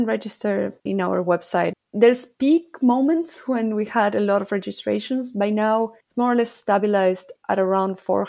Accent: Argentina; I am from Argentina.

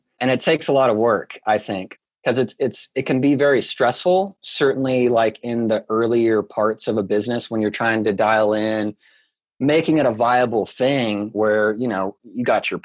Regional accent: Bentonville, Arkansas, United States; I grew up in Bentonville, Arkansas, home of Walmart. Went to school at the University of Arkansas.

